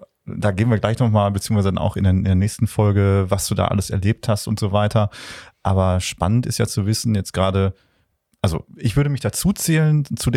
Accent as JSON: {"language": "German", "country": "Germany", "said": "ich bin Deutscher."}